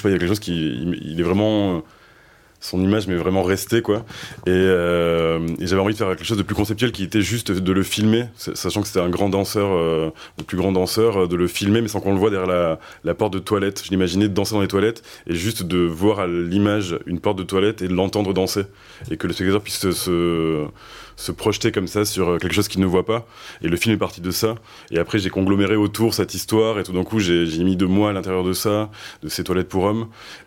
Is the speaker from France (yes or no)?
yes; France; moved away; c'était justement par cette route que je suis parti des Pyrénées, et qui est aussi cette route qui allait vers l'Espagne